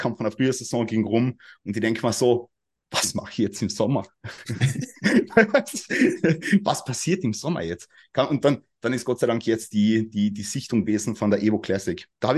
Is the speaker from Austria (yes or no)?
yes; Carinthia, Austria; moved away as an adult; now in Vienna, Austria; ich bin aus Wien. Also eigentlich bin ich nicht aus Wien. Eigentlich bin ich aus Kärnten. Das ist im Süden Österreichs. Ja, aber bin nach Wien gezogen im Jahre 2019.